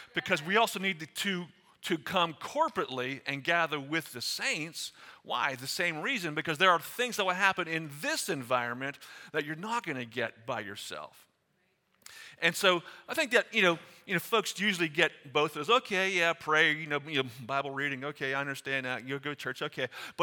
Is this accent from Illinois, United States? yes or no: no; Pennsylvania, United States; And so we come from Beaver County, so we're about 4 hours west of here, where we're almost on the Ohio line, probably about 13 miles from the Ohio line. So we're still in Pennsylvania, but we're way on the western side.